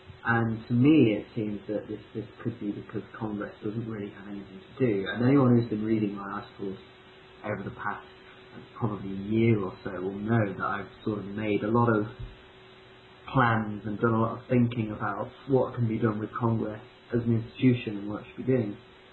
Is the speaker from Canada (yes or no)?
no; Rugby, West Midlands, United Kingdom; We'll organise it in my hometown of Rugby.